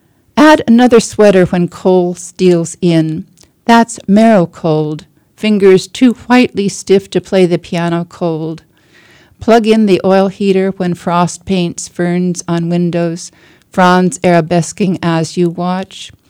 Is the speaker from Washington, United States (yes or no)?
yes; Washington, United States; I will always be a transplant. I grew up in Washington State. But I ended up in West Virginia because I applied for a faculty position at West Virginia University